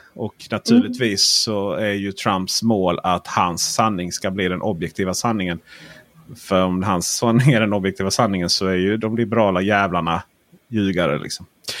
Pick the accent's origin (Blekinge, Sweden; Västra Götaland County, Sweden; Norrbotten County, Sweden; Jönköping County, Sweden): Blekinge, Sweden; Men fan, jag är från Blekinge.